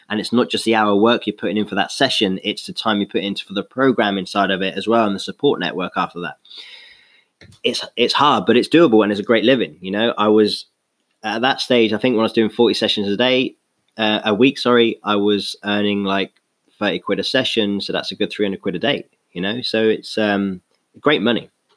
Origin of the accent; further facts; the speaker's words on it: London, United Kingdom; born there; I was born in London.